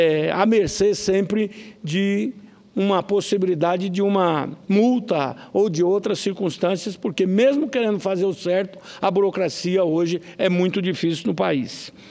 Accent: Rondonópolis, Mato Grosso, Brazil; lá na minha cidade natal, Rondonópolis, para uma audiência pública

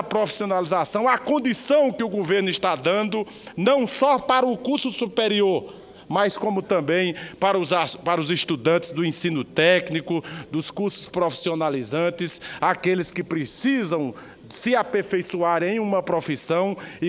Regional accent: Northeast Region, Brazil; nós especificamente que somos do Nordeste brasileiro, região carente

